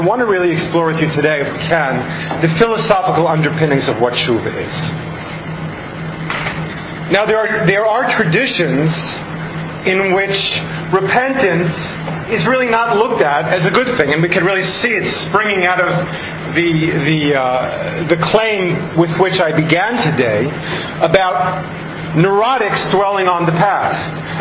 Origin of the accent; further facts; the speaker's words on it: Roslyn, New York, United States; I grew up in Roslyn, Long Island.